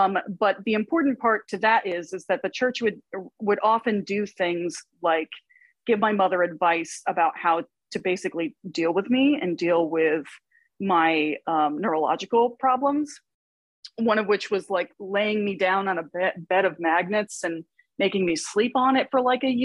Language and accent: English; Connecticut, United States; I grew up in New England. So I'm from Connecticut. I'm from rural Connecticut, not far from New York State.